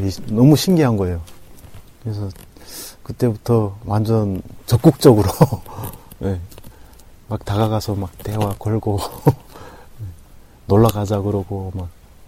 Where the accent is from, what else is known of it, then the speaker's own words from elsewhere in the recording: North Korea; 북한에서 왔다라고 했을 때는